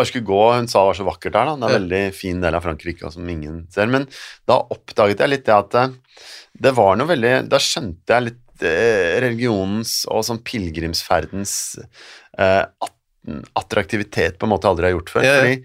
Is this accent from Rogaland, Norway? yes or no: no; Oslo, Norway; Jeg vokste opp i Nydalen, som er et godt stykke unna.